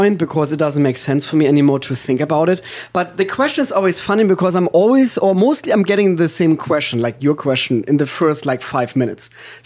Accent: Germany; accent: German; English is a second language; now in Hollywood, United States; I live in Hollywood, so I'm not an actor. I'm not playing the role as a German guy. My accent is a real accent. I am from Germany.

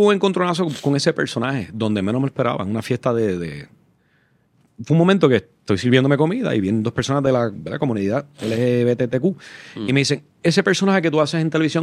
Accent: Sabana Grande, Puerto Rico; alguien que vivía en el caserío donde yo fui criado, en Sabana Grande.

